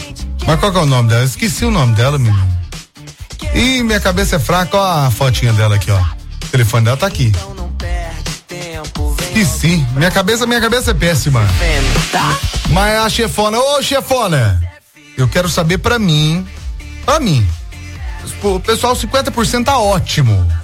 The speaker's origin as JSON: {"language": "Portuguese", "town": "Borda da Mata", "region": "Minas Gerais", "country": "Brazil", "said": "sou de Borda da Mata."}